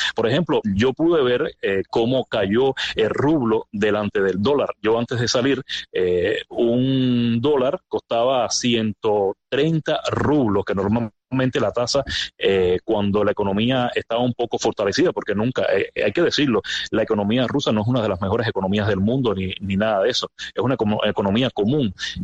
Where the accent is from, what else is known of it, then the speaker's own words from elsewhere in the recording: Cuba; moved away as an adult; nosotros salimos de Cuba, íbamos con la pobreza extrema dentro de nuestra mente, 37 años sin haber salido de Cuba, que es la edad actual que tenemos